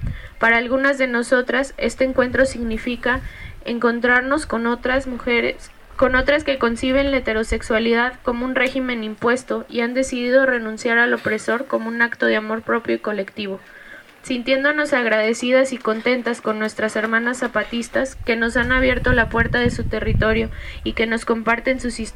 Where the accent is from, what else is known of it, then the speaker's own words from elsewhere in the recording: San Luis Potosí, Mexico; las compañeras que venimos desde San Luis Potosí.